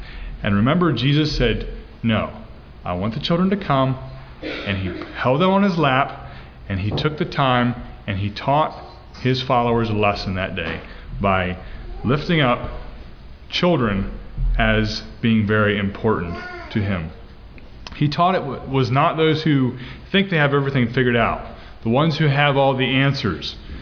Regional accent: United States; I'm an American by birth, obviously.

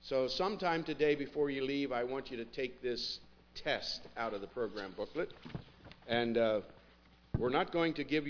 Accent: Pennsylvania, United States; also born or lived in West Virginia; now in Slainsville, United States; I'm from Slainsville, West Virginia. Although I often tell crowds like this that my speech does not yet betray me, I grew up in Pennsylvania, so I don't have the West Virginia accent.

